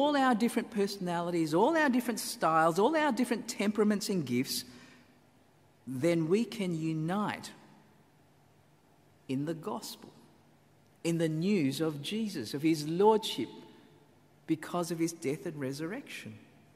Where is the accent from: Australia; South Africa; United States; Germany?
Australia; But whilst being her subjects in the Commonwealth, we are also citizens of Australia.